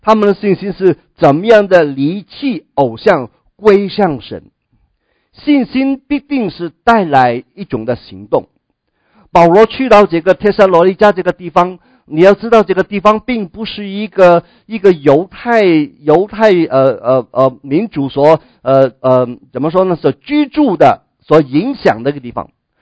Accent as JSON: {"language": "Chinese", "region": "Guangdong", "country": "China", "said": "我们广东人很喜欢哈讲到功夫这个事情，"}